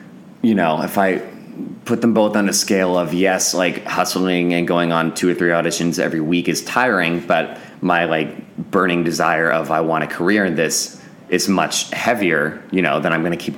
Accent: Houston, Texas, United States; No, he was back when I was growing up in Houston.

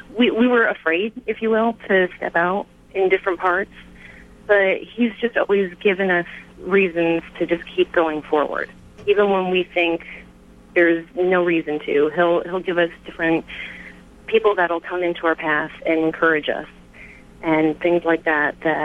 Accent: Pennsylvania, United States; now in Cincinnati, United States; I grew up in Pennsylvania. I'm now living in Cincinnati.

